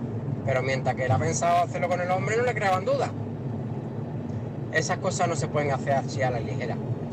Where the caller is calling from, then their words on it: Cádiz, Andalusia, Spain; de Cádiz.